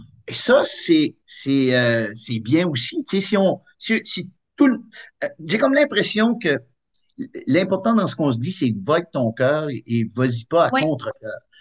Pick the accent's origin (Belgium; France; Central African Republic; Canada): Canada; New Brunswick; ben moi, je suis un Acadien, puis je vis à Dieppe.